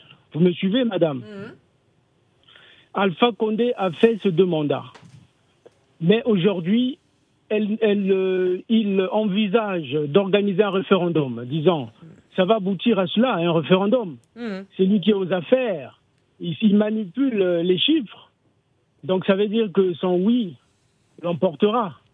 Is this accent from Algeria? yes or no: no; Republic of the Congo; Moi, je suis du Congo-Brazzaville. Mon pays a connu les mêmes, disons, des faits similaires en 2015.